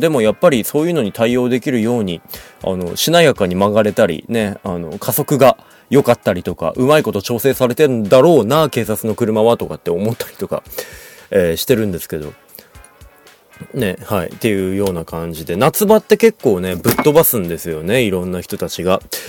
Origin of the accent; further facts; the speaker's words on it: Sapporo, Hokkaido, Japan; まあ僕もずっと生まれ育って22年ずっと札幌で生まれてからずっと札幌で育ってきてるんで、